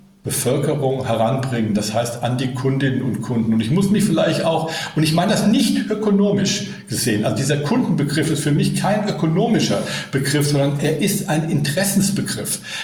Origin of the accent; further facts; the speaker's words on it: Berlin, Germany; hier in meiner Heimatstadt Berlin